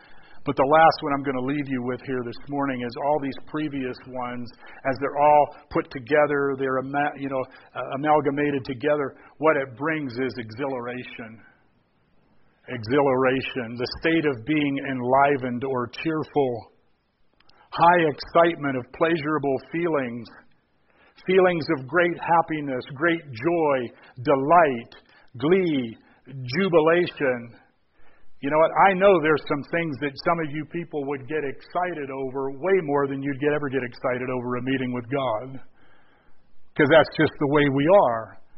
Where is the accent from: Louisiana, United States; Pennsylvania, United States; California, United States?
Pennsylvania, United States; Pittsburgh; She grew up around Kansas City. I grew up around Pittsburgh.